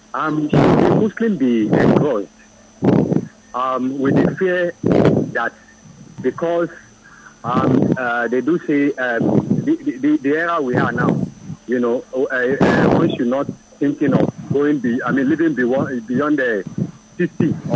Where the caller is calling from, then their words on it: Lagos, Nigeria; I'm calling from Malakoko, Lagos.